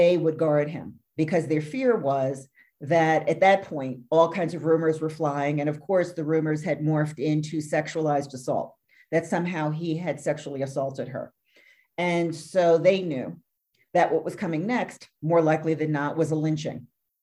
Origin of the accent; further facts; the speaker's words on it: New York, United States; I grew up in New York, and I was going to say some of those elevators are still in operation